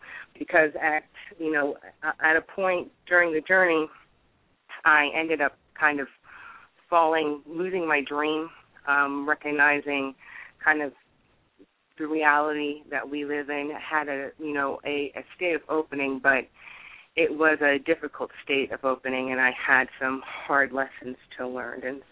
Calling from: Pennsylvania, United States; I am calling from Pennsylvania.

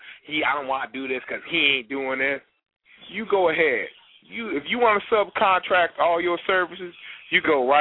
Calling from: Chicago, Illinois, United States; from Chicago.

